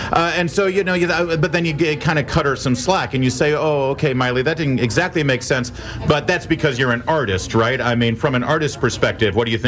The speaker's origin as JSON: {"language": "English", "region": "Michigan", "country": "United States", "said": "See, Trevor knows that I'm from Michigan, and so he's just putting in these jabs here"}